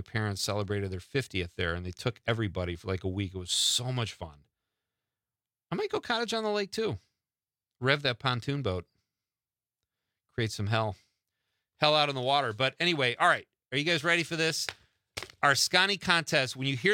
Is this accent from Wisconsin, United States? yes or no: yes; Marinette, Wisconsin, United States; Last weekend, I went to a Bigfoot convention that was in my hometown in Marinette